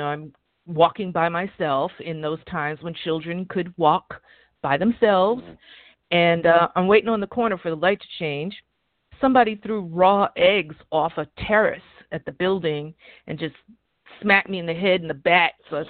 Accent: New York City, New York, United States; So growing up in the South Bronx, okay, I lived in a high-rise apartment building.

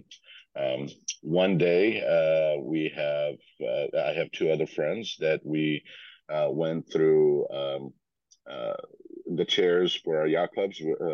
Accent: Croatia; now in Seattle, United States; I was born and raised in Croatia, and so on in a sea town

